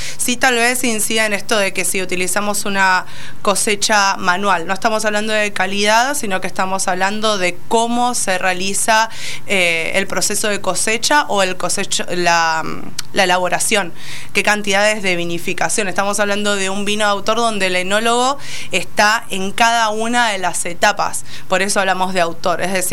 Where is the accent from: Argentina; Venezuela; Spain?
Argentina; Entonces, para nosotros el Malbec, como somos de acá de Argentina, es súper representativo y abre puertas, ¿no?